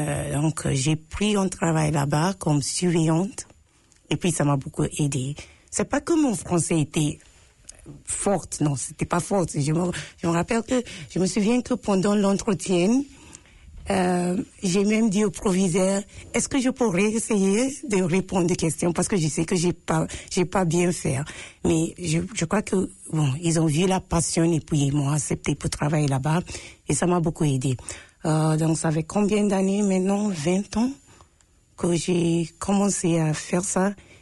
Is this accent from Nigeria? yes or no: yes; Nigeria; born there; French is a second language; je suis née au Nigeria